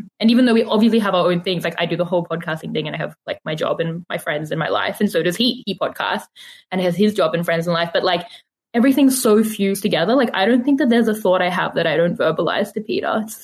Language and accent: English; Sydney, New South Wales, Australia; also born or lived in Johannesburg, South Africa / Cape Town, South Africa / Melbourne, Australia; No, I was born in Johannesburg. Yeah. We moved to Cape Town for just under a year. Then we moved to Melbourne for about 7 months. Then we moved to Sydney.